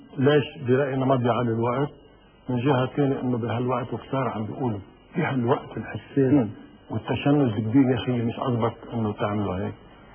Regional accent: Lebanon; شو احنا لبنانيين قاعدين بعضنا

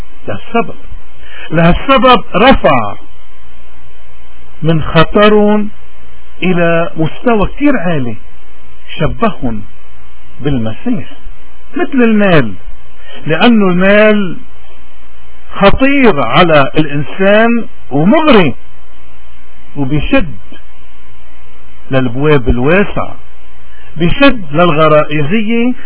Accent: Lebanon; هودي معقولة هني منا بيشبهونا نحن كلبنانية كمسيحية.

